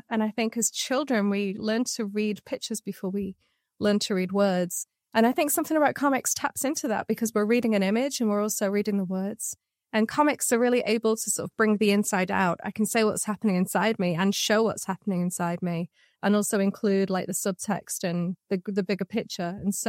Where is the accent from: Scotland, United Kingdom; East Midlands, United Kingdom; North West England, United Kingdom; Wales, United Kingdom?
North West England, United Kingdom; Manchester; I'm from Manchester, and so I don't drive. I never learned to drive.